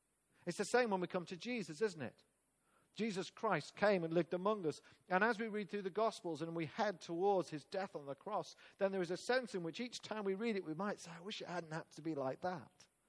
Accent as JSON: {"language": "English", "region": "England", "country": "United Kingdom", "said": "We're not special people because we're English or even British."}